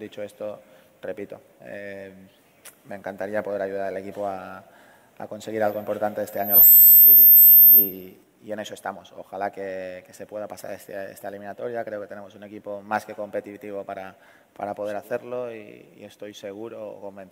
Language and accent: Spanish; Spain; Y yo, pues, como español y como amante de nuestro deporte